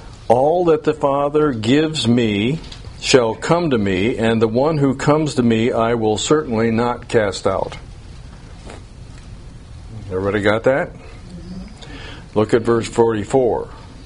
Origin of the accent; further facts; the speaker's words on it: Plymouth, Ohio, United States; also born or lived in Willard; I was born in Willard. But when people say, where are you from? I never talk about that because I was just born there. I lived and I was raised in Plymouth.